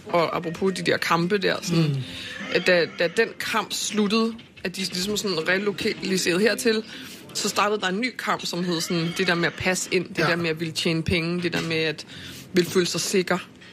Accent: Avedøre, Capital Region of Denmark, Denmark; den barnepige jeg voksede op hos i Avedøre, ikke så langt væk herfra

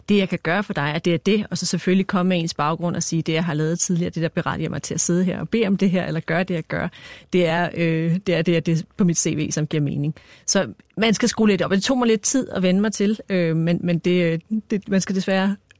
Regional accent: Jutland, Denmark; Jeg kommer selv fra Jylland, så jeg ved, hvordan det er.

